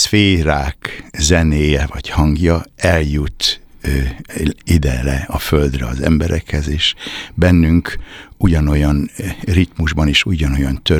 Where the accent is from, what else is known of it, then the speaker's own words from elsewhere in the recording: Ibrány, Szabolcs-Szatmár-Bereg, Hungary; én 1953-ban születtem egy Szabolcs-Szatmár megyei, akkor még falusi státuszban lévő településen. Ezt a települést úgy hívják, hogy Ibrány. Mára már várossá, kisvárossá fejlődött.